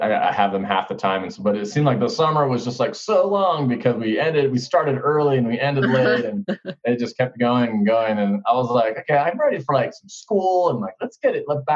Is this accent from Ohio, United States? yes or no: no; Salt Lake City, Utah, United States; I went to medical school in New York, I grew up in Salt Lake, came back here, and did my residency training in family medicine.